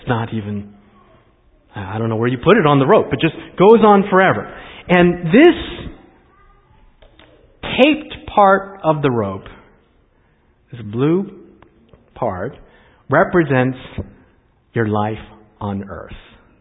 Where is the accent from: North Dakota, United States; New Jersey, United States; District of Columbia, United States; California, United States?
District of Columbia, United States; Washington; born there; Now, I'm the son of Korean immigrants. I was born in Washington, D.C. My parents came to this country from Korea, went to a Korean church.